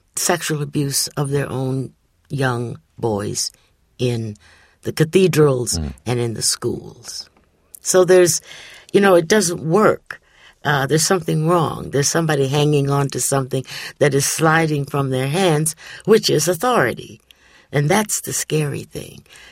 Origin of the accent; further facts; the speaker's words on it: Lorain, Ohio, United States; in my hometown of Lorain, Ohio, there was a couple of women, black women, who lived together